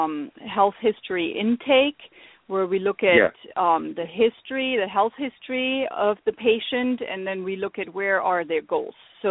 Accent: Germany; English is a second language; moved away as an adult; now in United States; you and your guests or listeners will hear my accent, and some of them might ask, where is she coming from? I get that quite often. So originally I'm from Germany, and I met my husband over in Germany when he was stationed there

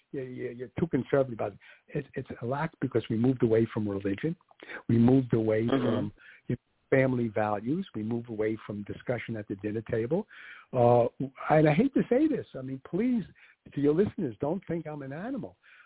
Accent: New York, United States; I grew up outside of New York, but when I was in New York, when I was a child, I remember going on the subways

